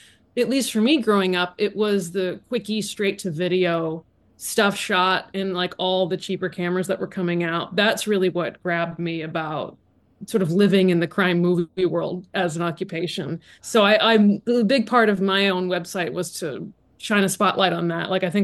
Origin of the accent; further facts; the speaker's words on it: Arizona, United States; growing up in Arizona, just all those weird little.